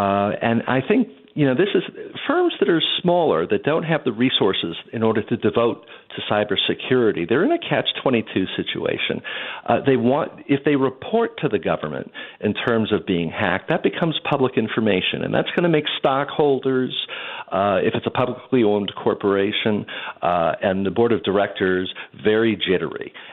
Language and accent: English; Michigan, United States; I'm originally from Michigan